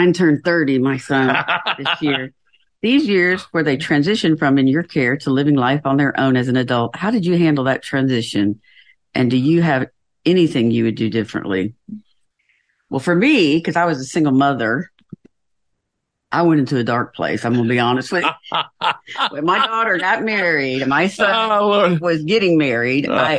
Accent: the South, United States; Some of it is from that we're from the South. We are storytellers. We didn't have much TV when I was growing up.

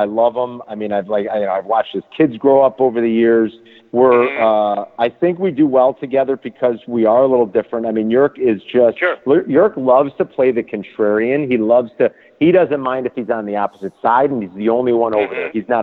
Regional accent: Chicago, Illinois, United States; also born or lived in Berwyn / Naperville; Lived in Chicago my entire life, or the area, I should say. You know, Berwyn and Naperville. Went to high school at Naperville North, class of 94.

